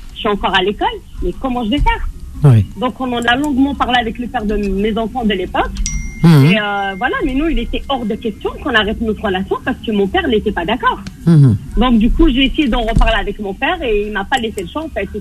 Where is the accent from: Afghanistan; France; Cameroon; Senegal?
France; born there; Donc moi, je suis kabyle, née en France, d'origine kabyle avec une éducation stricte kabyle